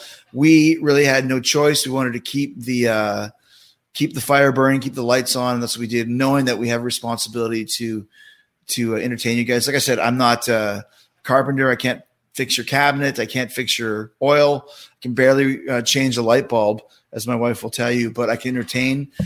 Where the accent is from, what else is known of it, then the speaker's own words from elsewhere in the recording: French Canada, Canada; See, I know how to pronounce that because I'm from French Canada.